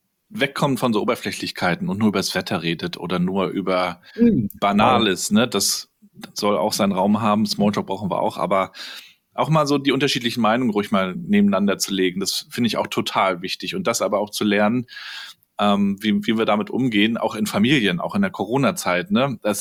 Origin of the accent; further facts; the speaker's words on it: East Germany, Germany; ich bin ja hier in der DDR noch groß geworden in den 80ern, neue Bundesländer dann.